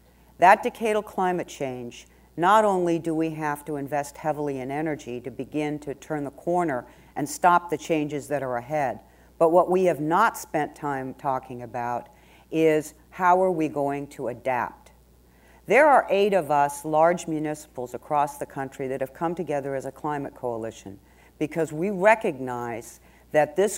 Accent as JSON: {"language": "English", "town": "Las Vegas", "region": "Nevada", "country": "United States", "said": "Well, I'm here from Las Vegas, probably the most water-challenged place in the United States."}